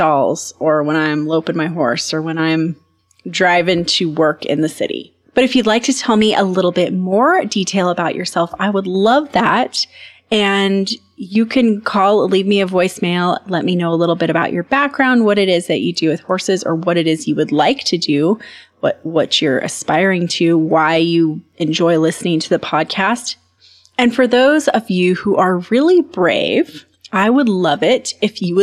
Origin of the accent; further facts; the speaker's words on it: Montana, United States; born there; So I'm still very much in Montana, but I am actually living on my family's property where I was born in the Bitterroot Valley, about 3.5 hours west of where I was living in the Madison Valley.